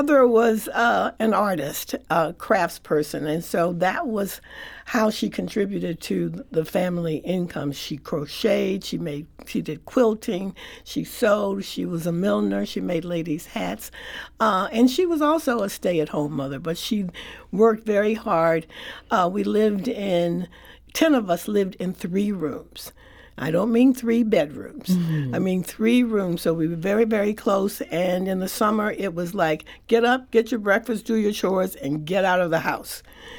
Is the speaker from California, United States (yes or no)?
no; St. Louis, Missouri, United States; Well, certainly Market Street was a demarcation. It was like across Market Street was like going out of the neighborhood. And when you're a child, your block is your neighborhood.